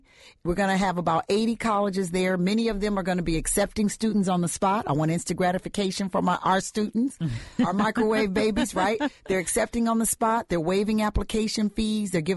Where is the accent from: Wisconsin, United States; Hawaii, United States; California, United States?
California, United States; Compton; I'm from Compton, California. So I was in going to Long Beach State.